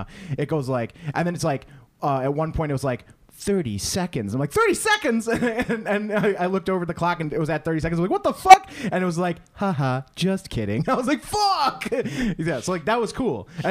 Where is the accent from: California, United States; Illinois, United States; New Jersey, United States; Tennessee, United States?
Illinois, United States; Chicago; But I mean, I grew up mostly in Chicago when I was young, and then I didn't come to the suburbs until elementary school.